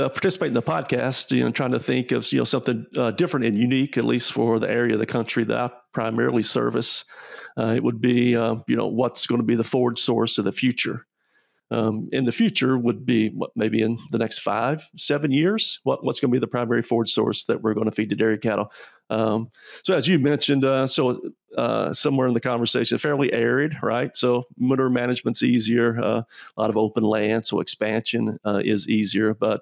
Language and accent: English; Kentucky, United States; Yeah, so I grew up in Kentucky on a small dairy and diversified farm.